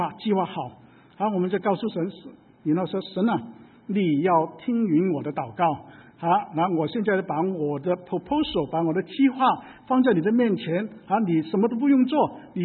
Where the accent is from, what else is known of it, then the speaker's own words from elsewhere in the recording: China; 那我们很多时候呢，就有点的误会哈，这特别是我们中国人，因为呢，我们觉得信服是不是信靠顺服了哈？